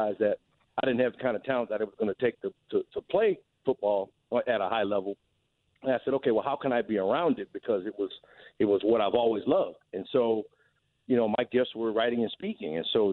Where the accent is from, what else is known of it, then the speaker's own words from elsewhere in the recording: New Orleans, Louisiana, United States; We're all from somewhere, right? And I'm from New Orleans. I was from New Orleans before I got to ESPN. I'm going to be from New Orleans after I'm gone from ESPN.